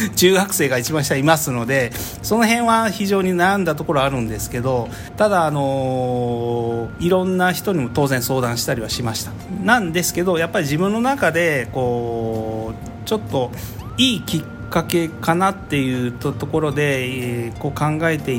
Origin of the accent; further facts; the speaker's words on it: Asahara, Hiroshima, Japan; 私がですね、小さい頃朝原で育って